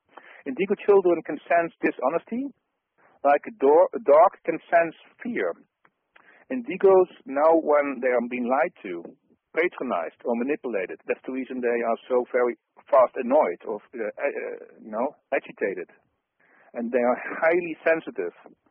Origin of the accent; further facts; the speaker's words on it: Netherlands; English is a second language; Sorry for my bad English sometimes. I'm from the Netherlands